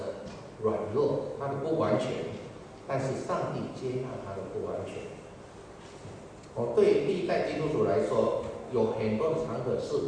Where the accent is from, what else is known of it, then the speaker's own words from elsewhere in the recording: Taiwan; 因为我从小在台湾长大的时候，我们从小就跟伯父行三鞠躬礼啊